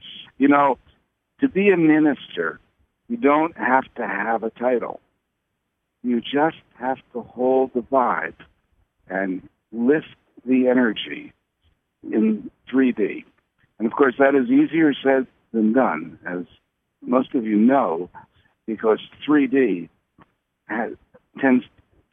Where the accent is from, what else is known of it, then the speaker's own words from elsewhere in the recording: Philadelphia, Pennsylvania, United States; born there; I was born in Philadelphia.